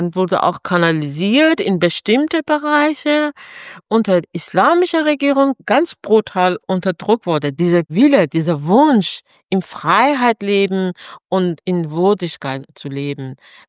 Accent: Iran; moved away; Ich sage immer, ich bin aus dem Land raus, aber das Land ist nicht von mir raus. Und ich denke fast jeden Tag an meine Heimat, meinen Geburtsort.

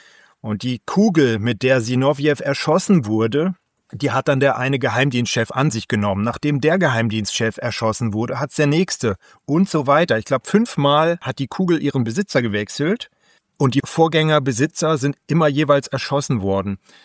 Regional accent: West Germany, Germany; habe auch als Wessi freiwillig Russisch gewählt, mit großer Begeisterung in der Schule.

